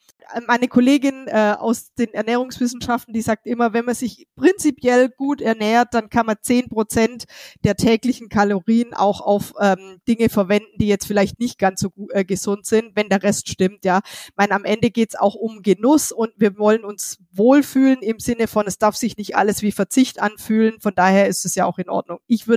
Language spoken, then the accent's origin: German; Baden-Württemberg, Germany; accent: Swabian; Also ich komme ja aus Schwaben, wie man vielleicht hört